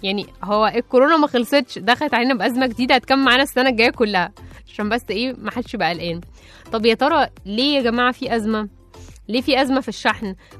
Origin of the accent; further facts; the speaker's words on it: Egypt; لكن الغريبة ان احنا طبعا كمصريين بنحب يعني نخش في الحوارات قوي